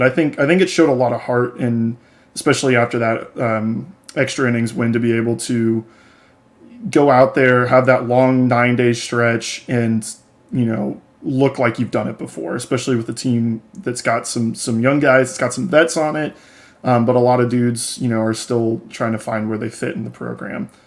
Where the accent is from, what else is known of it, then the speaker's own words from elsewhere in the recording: Kansas City, Missouri, United States; now in Dallas, United States; Growing up there, I grew up in Kansas City my whole life, moved down to Dallas a couple years ago. So I am not in Kansas City currently